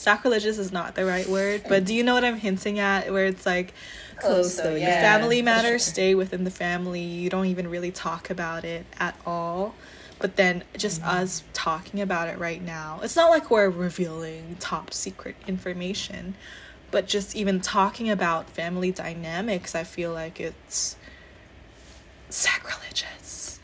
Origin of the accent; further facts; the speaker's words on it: Phnom Penh, Cambodia; English is a second language; moved away as an adult; now in United States; For context, I was, born and raised in Phnom Penh, right? So I have never lived in any other country until I moved to America for college.